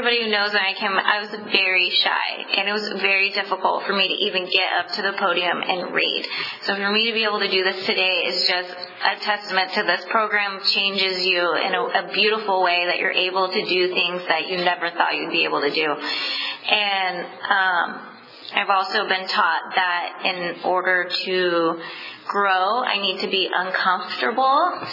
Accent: Visalia, California, United States; moved away; I grew up in Visalia, and I was going to leave that town, and I was not ever coming back

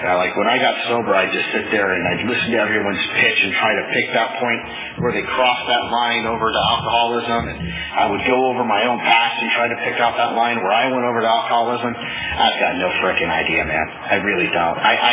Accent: Porterville, California, United States; I grew up in Porterville, and as handicapped as that is, I had a really good childhood.

